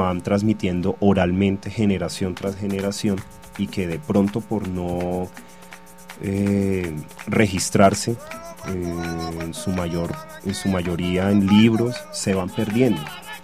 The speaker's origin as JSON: {"language": "Spanish", "region": "Chocó", "country": "Colombia", "said": "Nosotros venimos del Chocó, y cuando digo nosotros es toda mi familia, especialmente de unos municipios muy hermosos como lo son Ismina, como lo son Quibdó, Bagadó."}